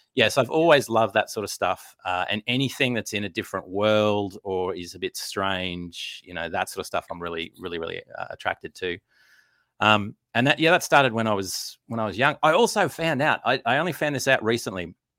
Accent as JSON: {"language": "English", "country": "Australia", "said": "I'm an Aussie writer."}